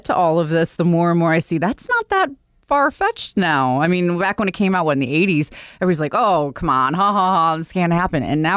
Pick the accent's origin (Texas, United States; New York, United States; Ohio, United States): New York, United States; Buffalo; I grew up in Buffalo, so I'm kind of your neighbor, Buffalo, New York. We're sort of a little bit. I have a little bit of the accent that I've worked